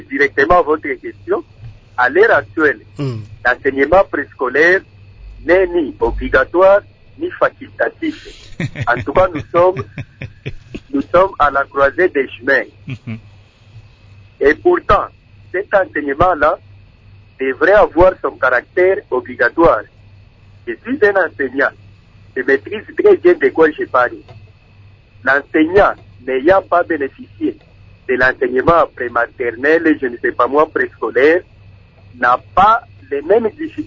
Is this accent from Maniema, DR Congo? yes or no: no; Lubumbashi, Haut-Katanga, DR Congo; surtout ici chez nous à Lubumbashi